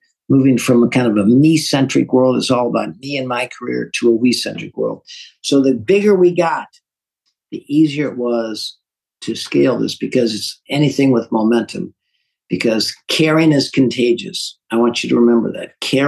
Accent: St. Louis, Missouri, United States; I'm an accountant from North St. Louis, running manufacturing.

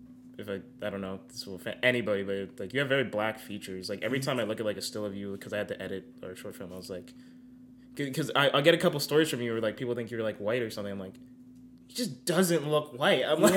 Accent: New Jersey, United States; from Jersey.

